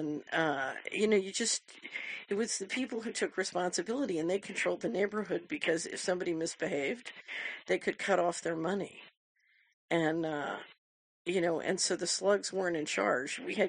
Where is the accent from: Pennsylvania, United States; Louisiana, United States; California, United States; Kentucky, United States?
Pennsylvania, United States; Philadelphia; I grew up at 48th and Larchwood in West Philadelphia.